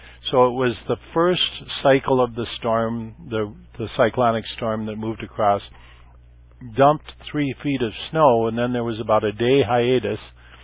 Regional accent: Minnesota, United States; And, of course, I grew up in Minnesota and shoveled my share of snow for $5 for the little old lady down the street

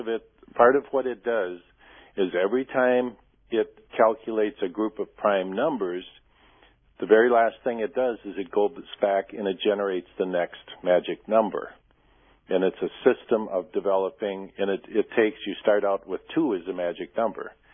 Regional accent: Ireland; As an Irishman, you know, have to relax when you're

